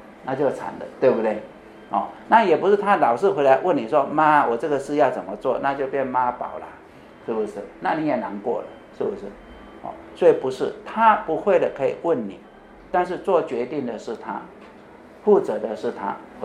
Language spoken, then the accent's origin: Chinese; China; 我们基督徒，特别我们中国人比较麻烦，我们抓孩子抓太紧。